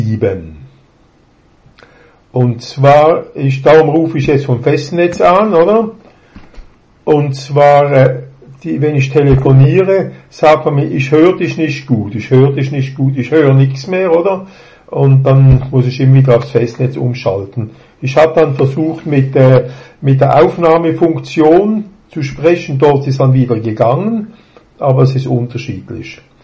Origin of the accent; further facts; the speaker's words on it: Basel, Basel-Stadt, Switzerland; Ja, wissen Sie, ich bin in Basel aufgewachsen, das ist genau an der deutschen Grenze.